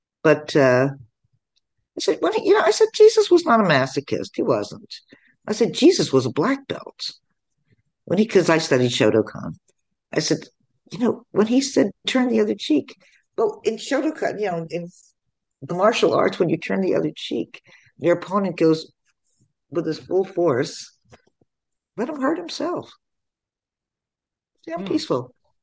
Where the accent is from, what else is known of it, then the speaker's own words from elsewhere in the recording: New York, United States; also born or lived in New Jersey; I grew up in New Jersey. As I said, I was born in New Jersey. I grew up in New York. I left New Jersey early. I had to get out of New Jersey.